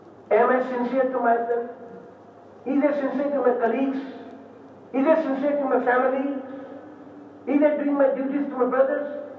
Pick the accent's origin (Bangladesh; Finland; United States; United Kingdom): Bangladesh; first language Bengali; English is a second language; as I am from Bangladesh, I request you all to make niyyah for going to Bangladesh